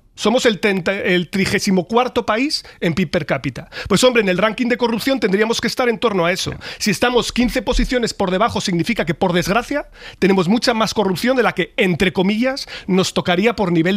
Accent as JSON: {"language": "Spanish", "country": "Spain", "said": "los españoles, como somos herederos"}